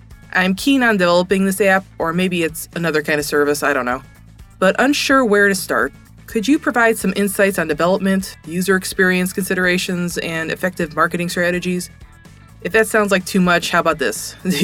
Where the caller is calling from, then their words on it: Kansas City, Missouri, United States; Hey Chris … from Kansas City.